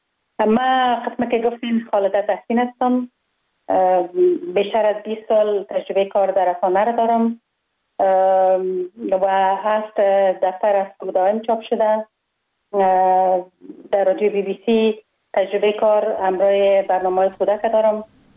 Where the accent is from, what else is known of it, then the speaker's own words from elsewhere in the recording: Kabul, Afghanistan; من خوشبختانه در یک خانواده روشن فکر به دنیا آمدم. در شهر کابل در محله کوتی سنگی تولد شدم.